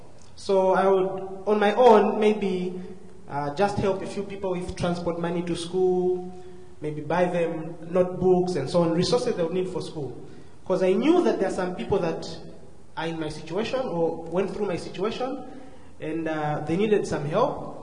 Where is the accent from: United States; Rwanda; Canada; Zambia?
Zambia; I grew up in Zambia. It's a neighboring country to Malawi. But my dad and my mom were all from Malawi.